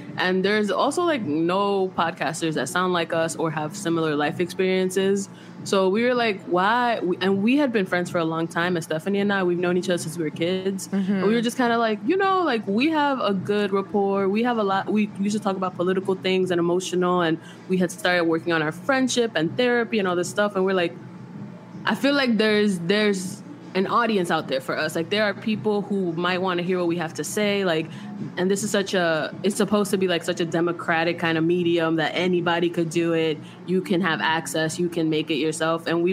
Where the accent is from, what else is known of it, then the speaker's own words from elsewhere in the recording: Bronx, New York, United States; now in Philadelphia, United States; I'm also from the Bronx. I currently live in Philly, though.